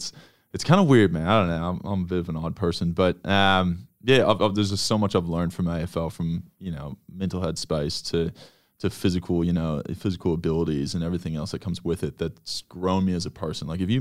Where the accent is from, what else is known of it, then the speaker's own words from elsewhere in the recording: United States; I think the start, like one of the biggest things, like being American was the stigma that came with it.